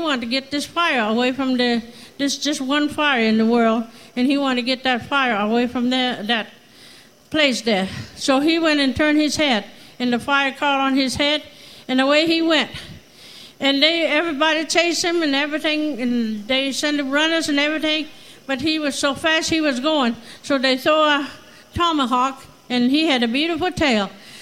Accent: Hollywood, Florida, United States; I'm from Hollywood, Florida, from the Seminole Tribe of Florida.

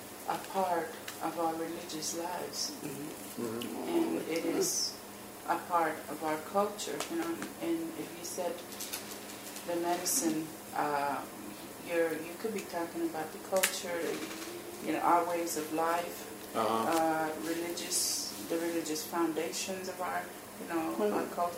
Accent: Miami, Florida, United States; born there; I was born in Miami.

